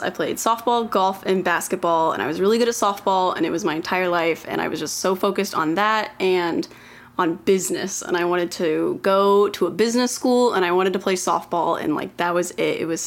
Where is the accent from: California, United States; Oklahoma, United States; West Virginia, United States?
Oklahoma, United States; Oklahoma City; I am from Oklahoma City, Oklahoma. The wonderful Midwestern, the most Midwestern city in the world, where absolutely nothing happens.